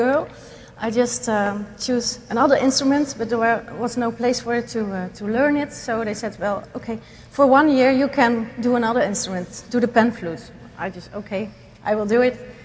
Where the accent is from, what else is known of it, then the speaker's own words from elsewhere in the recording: Netherlands; I come from the Netherlands, and it was a long flight, 11 hours yesterday.